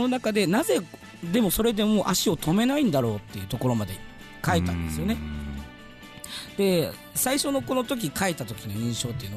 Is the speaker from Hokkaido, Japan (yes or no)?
no; Kagoshima, Japan; now in Tokyo, Japan; もともと地元は鹿児島なんですけども、うん、そこから、10年前ですね、もう上京して、今東京の方で